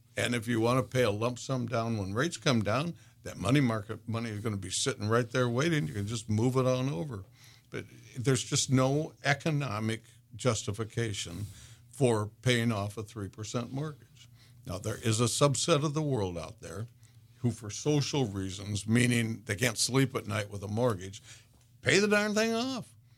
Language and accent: English; Florida, United States; because they're from Mississippi and we're from Florida.